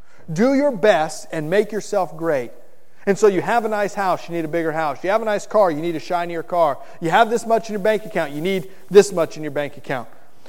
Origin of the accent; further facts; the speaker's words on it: Florida, United States; I have a grandmother who took me in for a year after a bad hurricane where I grew up in South Florida.